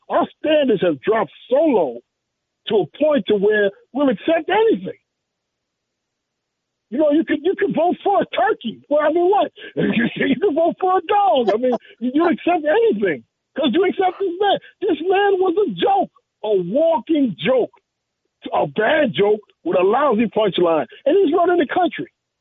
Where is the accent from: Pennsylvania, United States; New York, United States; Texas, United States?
New York, United States; New York City; When I was younger, growing up in New York City, there were certain neighborhoods that you knew you couldn't go do certain things in.